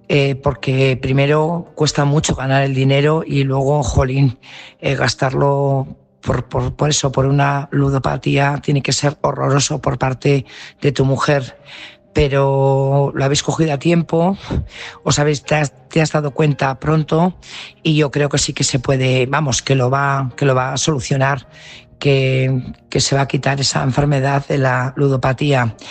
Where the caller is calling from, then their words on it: Burgos, Castile and León, Spain; corresponsal de Burgos.